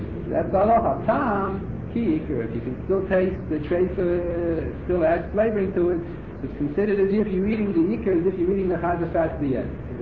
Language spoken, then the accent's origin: English; England, United Kingdom; I'm English